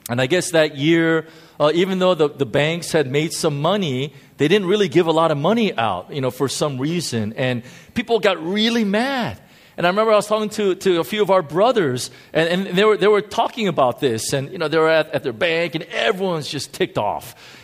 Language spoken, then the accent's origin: English; United States; I'm an American.